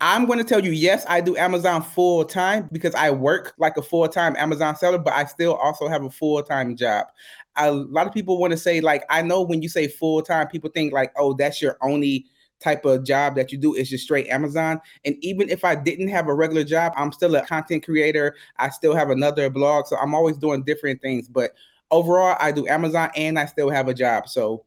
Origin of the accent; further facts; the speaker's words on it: United States; moved away as an adult; now in Berlin, Germany; When I was 19, I joined the United States Army. I'm American. I joined the Army and I got shipped over to Germany.